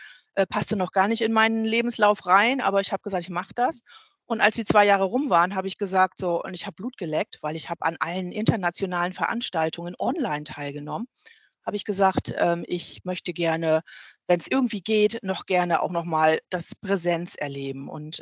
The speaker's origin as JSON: {"language": "German", "region": "Lower Saxony", "country": "Germany", "tie": "born or raised there", "said": "Ich bin in der Nähe von Brake aufgewachsen. Habe in Oldenburg studiert."}